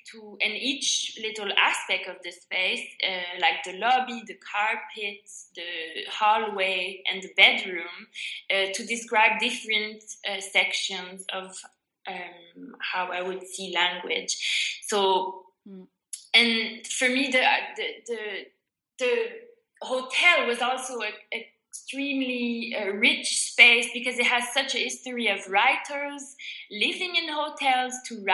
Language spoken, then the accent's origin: English; Montreal, Quebec, Canada; first language French; English is a second language; moved away as an adult; now in Glasgow, United Kingdom; as you can tell probably from what I'm speaking, I'm originally French, but I'm actually originally French-Canadian, so I'm from Montreal. Yeah. So I've grown up bilingual. Of course, my mother tongue is French, though. But I moved to Glasgow to do my MFA in 2010.